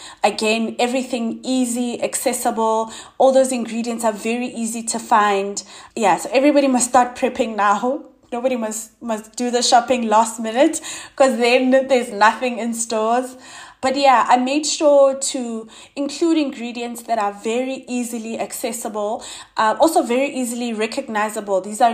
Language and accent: English; South Africa; there's still so much work to do to get us to a place where we just as seen as and as celebrated South African food, our food is as celebrated as the pastas and the American burgers of the world.